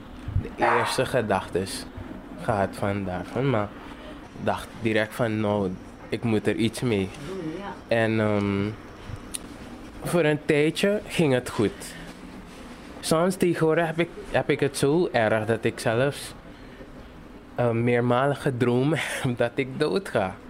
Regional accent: Suriname; ik ben een Surinamer. Ik ben 22 jaar oud. En ik kwam uit een gezin van 5 eigenlijk. Vrijwel een arm gezin geweest. Een gezin die van de ene plaats naar de andere plaats steeds ging.

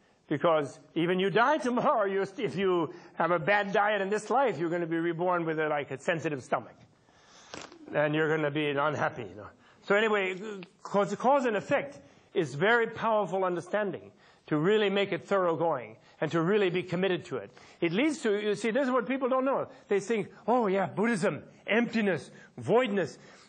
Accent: New York, United States; I'm among the worst. I'm an American, after all. So, a New Yorker.

